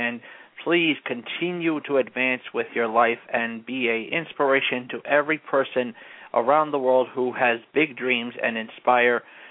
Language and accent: English; Englewood, New Jersey, United States; I'm from Englewood, New Jersey.